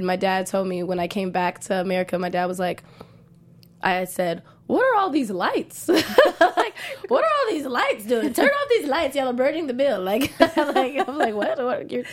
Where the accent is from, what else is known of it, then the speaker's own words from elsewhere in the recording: Fort Worth, Texas, United States; born there; also born or lived in Nigeria; so I was born in Fort Worth, Texas, mm-hmm. and it kind of got like, you know, mixed up for how long I was staying in Nigeria, but I went to Nigeria, let's say I was maybe 4 years old